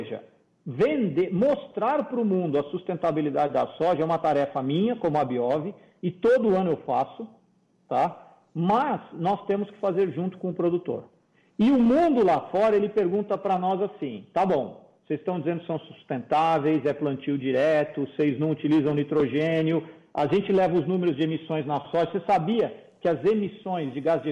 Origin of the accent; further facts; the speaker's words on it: Brazil; Eu acho que é esse tipo de coisa que a gente tinha que pensar como brasileiro